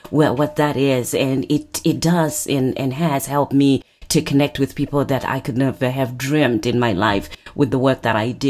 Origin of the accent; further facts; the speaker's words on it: Zimbabwe; I'm originally from Zimbabwe, by the way.